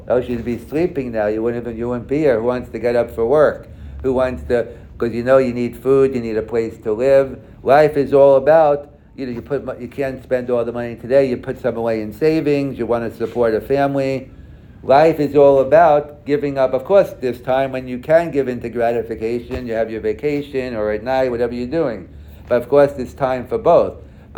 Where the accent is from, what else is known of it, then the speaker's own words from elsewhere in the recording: New York, United States; now in Hamilton, Canada; But say, I come from New York, where basically everything... If something wasn't kosher, I was surprised.